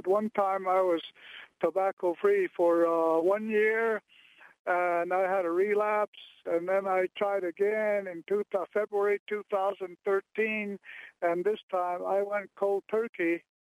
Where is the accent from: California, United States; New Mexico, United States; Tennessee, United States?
New Mexico, United States; Taos; I'm from Taos, Pueblo.